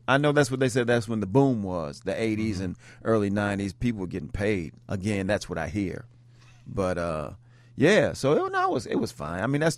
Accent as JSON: {"language": "English", "town": "Chicago", "region": "Illinois", "country": "United States", "said": "I'm a Chicagoan, so I'm mostly here unless there's gigs going on."}